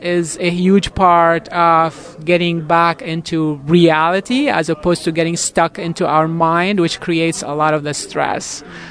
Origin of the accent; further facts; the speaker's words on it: Lebanon; I grew up in Lebanon.